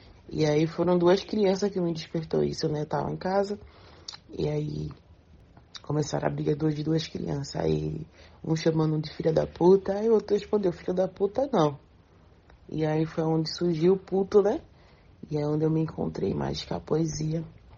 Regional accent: São Paulo, Brazil; now in Recife, Brazil; A arte entrou na minha vida em 2016, quando eu cheguei em Recife, né? Eu sou de São Paulo.

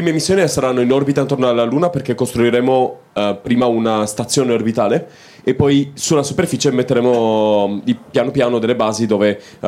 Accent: Romania; hanno visto che sono romeno

